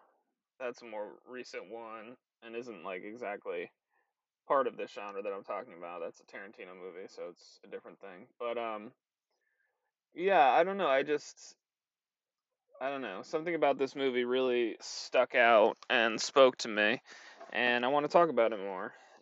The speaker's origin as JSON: {"language": "English", "town": "Guilford", "region": "Connecticut", "country": "United States", "said": "Bic is from Connecticut, like me. I'm also from Connecticut. Bic is from Shelton, Connecticut, and I'm from Guilford, Connecticut."}